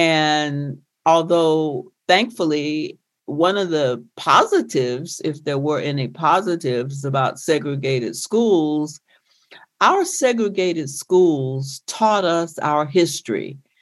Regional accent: Deep South, United States; You know, I grew up in the Deep South. But when I got to New York and other places in the North

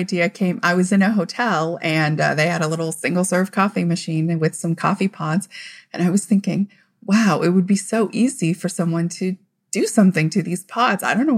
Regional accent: California, United States; I'm from California, so I have never gone to a school in the Northeast like this

